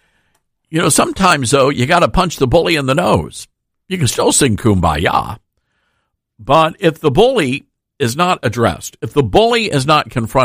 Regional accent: the South, United States; Now, I'm a Southerner. I have been a Southerner my whole life, born and raised in the South. I'm a proud son of the South.

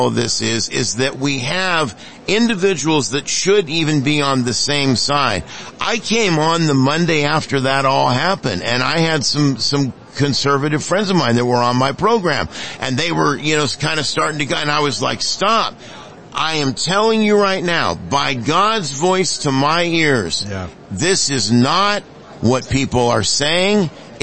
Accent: Texas, United States; Well, I'm from Texas. Believe me, I know about the Bush

